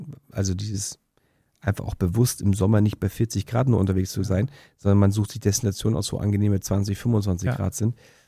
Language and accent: German; Austria